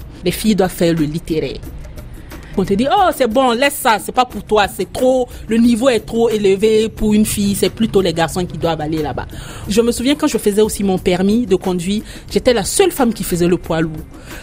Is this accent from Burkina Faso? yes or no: yes; Burkina Faso; Comme le mariage, c'est chez nous en Afrique, au Burkina, c'est le sommet de la réussite.